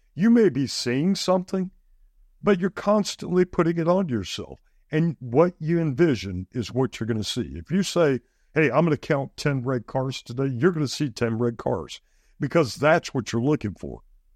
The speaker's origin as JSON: {"language": "English", "country": "Guam", "tie": "born or raised there", "said": "because growing up on Guam and being overseas, you know, they don't have a lot of aggregate out there, so they use coral."}